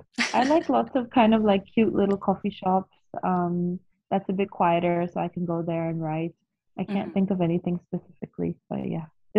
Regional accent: Kathmandu, Bagmati, Nepal; I'm originally from Kathmandu, and I'm based in Kathmandu now as well.

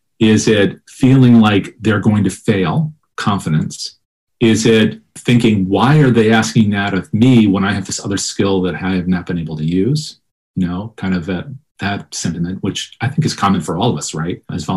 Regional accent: Connecticut, United States; And I'm from Connecticut, so there are a lot of things I don't talk about. I grew up in a very puritanical kind of world.

